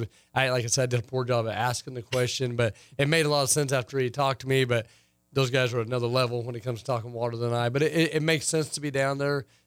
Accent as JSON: {"language": "English", "region": "Kansas", "country": "United States", "lives_now": "Hays, United States", "said": "when I moved to Hayes, you know, I moved from Western Kansas where you use water all the time."}